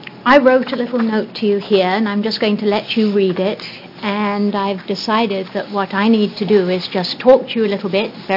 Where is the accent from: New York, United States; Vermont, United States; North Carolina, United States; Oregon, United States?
Oregon, United States; Monument; I'm from Grant County, Oregon, in a little village called Monument.